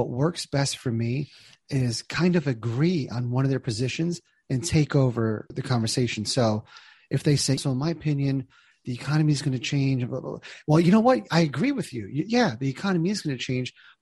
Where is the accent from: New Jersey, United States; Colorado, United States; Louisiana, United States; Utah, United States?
New Jersey, United States; I'm from Jersey. In normal everyday life, I have no problem talking over people